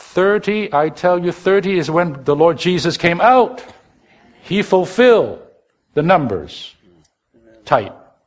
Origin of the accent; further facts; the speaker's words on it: Hong Kong; English is a second language; Mind you, I'm from Hong Kong, he knows. We're both from Hong Kong. And we didn't grow up, we kind of know some Mandarin, but that's not our mother tongue, right?